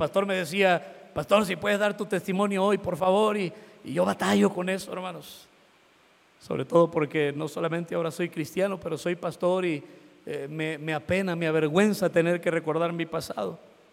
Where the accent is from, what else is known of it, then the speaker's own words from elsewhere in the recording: United States; yo crecí en Estados Unidos, mi adolescencia, de mis 10 años a mis 20 años.